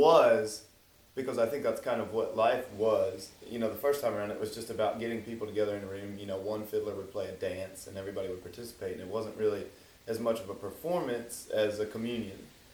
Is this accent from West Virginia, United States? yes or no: yes; West Virginia, United States; growing up in West Virginia for myself, I didn't get to do any of that scene stuff.